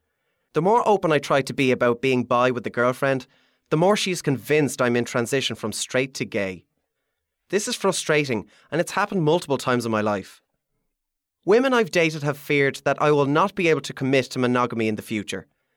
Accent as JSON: {"language": "English", "country": "Ireland", "said": "I come from Ireland, which is still a very conservative country regarding LGBTQ issues."}